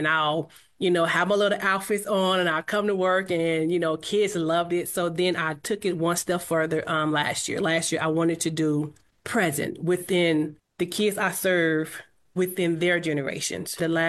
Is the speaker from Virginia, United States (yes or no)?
no; Mississippi, United States; moved away; I grew up in Mississippi. So in Mississippi, Black History Month was celebrated the whole month.